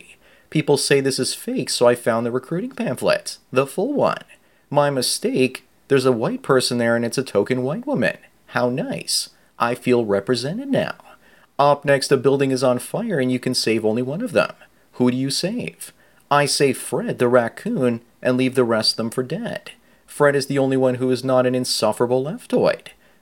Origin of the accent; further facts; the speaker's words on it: Canada; As a Canadian, please don't come here.